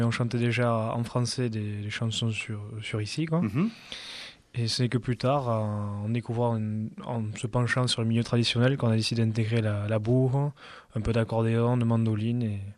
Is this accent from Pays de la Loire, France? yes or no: no; Riscle, Occitanie, France; on vient de Risque, donc c'est un village au carrefour des trois appellations, Madiran, Côte-de-Gascogne et Saint-Mont